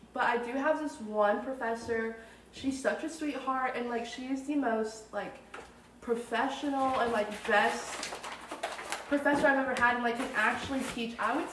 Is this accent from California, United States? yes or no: no; Mississippi, United States; Yeah, I think I came from a very, like I am from Mississippi, but I came from a very different culture, I guess.